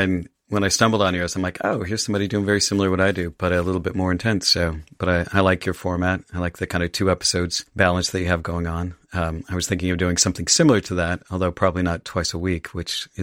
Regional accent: Salt Lake City, Utah, United States; also born or lived in Virginia; So pretty much grew up in Salt Lake. We moved to Virginia when I was, fifth grade. So I spent a few years out there, which I absolutely loved living out there. And then we moved to a small town in southern Utah

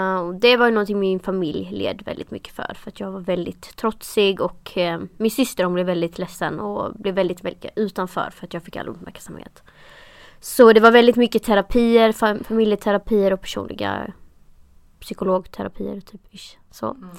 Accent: Blekinge, Sweden; jag är från Blekinge, jag är från Skåne.

